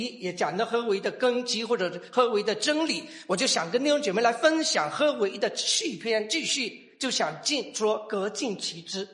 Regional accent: China; 对我们中国人，我们华人个个人都是精英啊

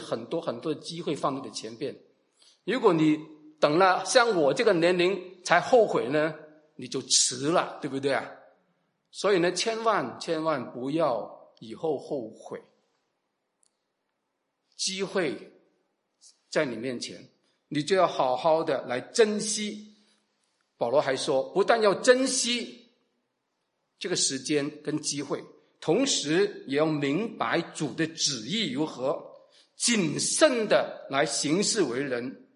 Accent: China; 我们中国人过年最想讲的一句话是什么？恭喜发财

